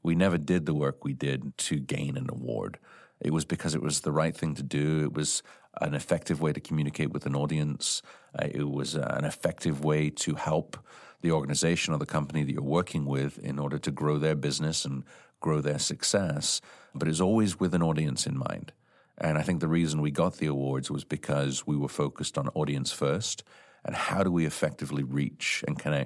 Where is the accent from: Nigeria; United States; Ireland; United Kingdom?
United Kingdom; Farnborough, South East England; also born or lived in Scotland; So I was born in Scotland, lived there for, a year and a half, and then immigrated to England and actually grew up just outside London. So if you know where London is... You might know where Portsmouth is. So right between there, a town called Farnborough